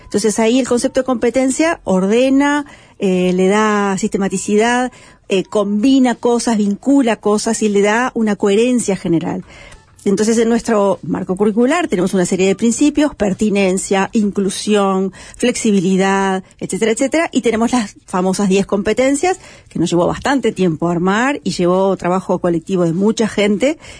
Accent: Uruguay; Como buenos uruguayos

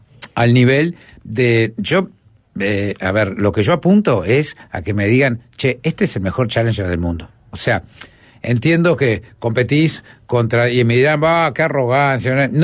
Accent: Uruguay; somos los uruguayos

